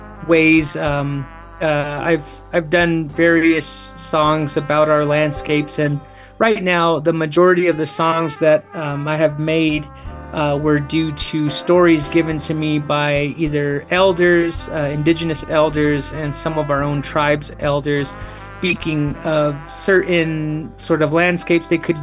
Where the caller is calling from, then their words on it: Kirtland, New Mexico, United States; I'm calling from Kirtland, New Mexico, which is sort of northwest New Mexico in the state.